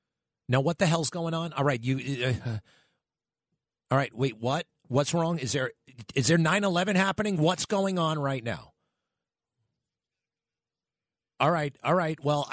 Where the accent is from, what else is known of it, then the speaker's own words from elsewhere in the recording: Long Island, New York, United States; I grew up on Long Island. I thought everything was the city.